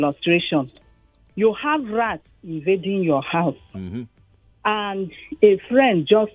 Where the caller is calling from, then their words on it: Nigeria; Okay, I'm calling from Akefo.